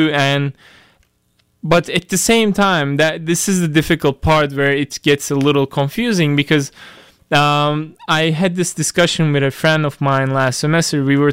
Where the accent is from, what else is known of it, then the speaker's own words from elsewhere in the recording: Turkey; English is a second language; I have a lot of those growing up in Turkey